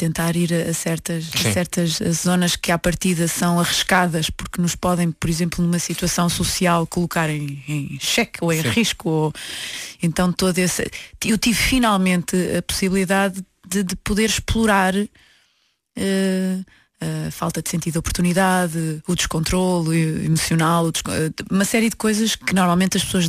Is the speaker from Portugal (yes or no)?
yes; Porto, Norte, Portugal; adolescência assim um bocadinho conturbada, um bocadinho desajustada, desintegrada e tal. Sim. No Porto, sou do Porto.